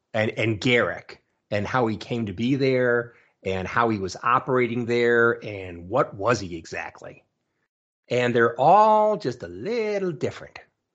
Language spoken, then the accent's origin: English; Chicago, Illinois, United States; I'm from Chicago too.